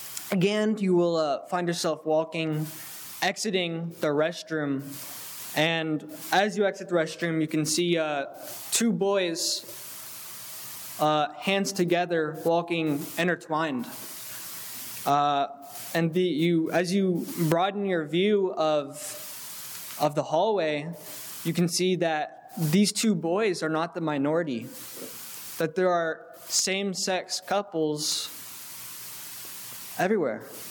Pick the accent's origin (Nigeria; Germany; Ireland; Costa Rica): Costa Rica; now in United States; gave me some pride, not only as a Costa Rican, but as an American there.